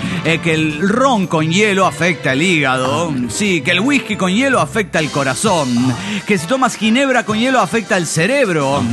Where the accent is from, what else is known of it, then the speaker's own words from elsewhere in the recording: Tlaquepaque, Jalisco, Mexico; de Tlaquepaque, Jalisco, México.